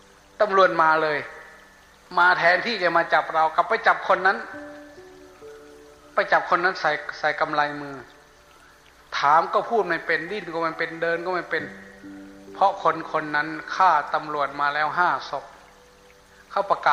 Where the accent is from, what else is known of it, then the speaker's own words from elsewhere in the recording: Sakon Nakhon, Thailand; first language Lao; ผมอยู่สกลนครครับ